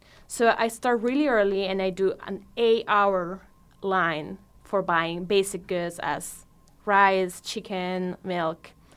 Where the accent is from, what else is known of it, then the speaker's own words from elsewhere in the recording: Caracas, Capital District, Venezuela; I was born in Venezuela mm-hmm. in 1991.